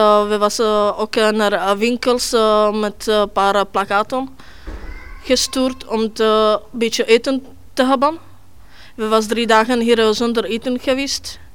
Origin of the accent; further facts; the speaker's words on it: Slovakia; Dutch is a second language; moved away as an adult; now in Belgium; ik kom van uit Slowakije.